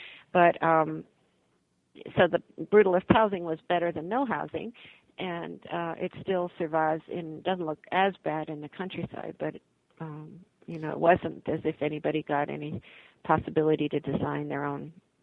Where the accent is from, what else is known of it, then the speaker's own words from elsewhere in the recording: Miami, Florida, United States; Yeah, I grew up in Miami